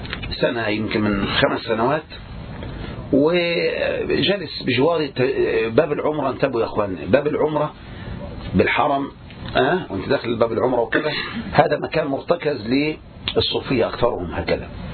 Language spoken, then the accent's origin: Arabic; Egypt; ولهذا عندنا في مصر دائما يقطر ايش؟ ياهو كده